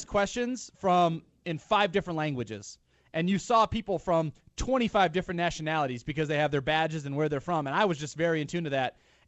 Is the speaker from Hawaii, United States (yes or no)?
no; Lorain, Ohio, United States; because I'm a Lorain County guy, I'm from Lorain.